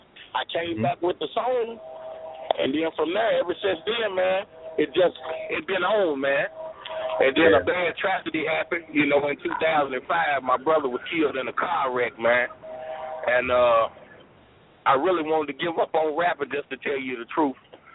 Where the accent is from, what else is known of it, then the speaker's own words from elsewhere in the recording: Hopkinsville, Kentucky, United States; now in Franklin, United States; I'm from Hopkinsville, Kentucky, so I moved down to Franklin, Kentucky, man, just to try to get away from, you know, my old life